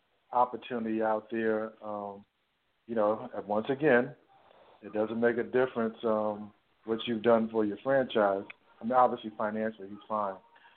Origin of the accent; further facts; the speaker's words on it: New York, United States; Well, as a New Yorker and as a Jet and Giant fan, I don't know how happy about that I am.